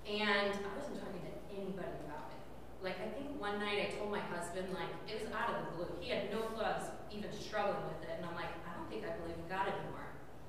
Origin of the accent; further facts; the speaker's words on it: St. Louis, Missouri, United States; So I said I grew up in St. Louis, Missouri.